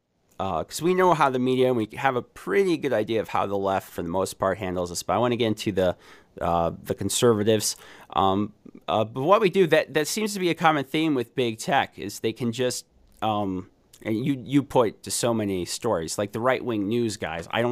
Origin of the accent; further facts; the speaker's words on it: South Dakota, United States; In my home state, my senator is John Thune